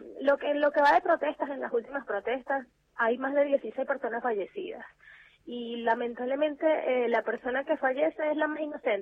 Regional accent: Venezuela; yo como venezolana la esperanza la tengo un poquito ahí en stand-by.

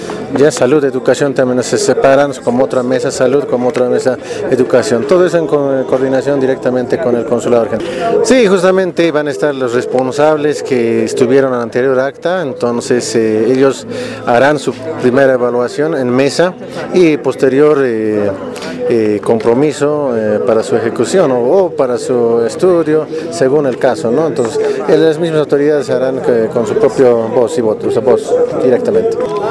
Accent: Bolivia; como bolivianos, autoridades locales, nos hemos hecho reunión en tres oportunidades

